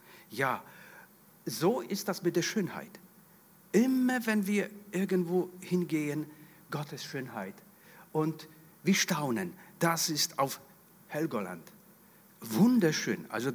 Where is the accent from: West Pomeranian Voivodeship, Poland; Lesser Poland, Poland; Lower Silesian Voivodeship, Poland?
Lesser Poland, Poland; Tarnów; now in Germany; Wir kommen beide ursprünglich aus Polen, aus der gleichen Stadt, Tarnów bei Krakau. Und ich war früher katholischer Priester nach der ganzen Ausbildung und war auch war in Polen Priester. Auch hier bin nach Deutschland als Missionar gekommen